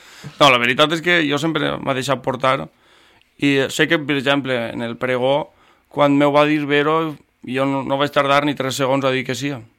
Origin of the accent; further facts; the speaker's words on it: Benissa, Valencian Community, Spain; Però ja des del 2009 oficialment en Benissa i en les filades del meu poble.